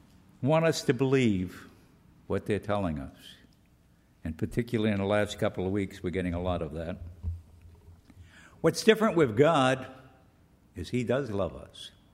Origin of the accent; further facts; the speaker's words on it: California, United States; Being a Californian, I tell you we live in our pyrite years.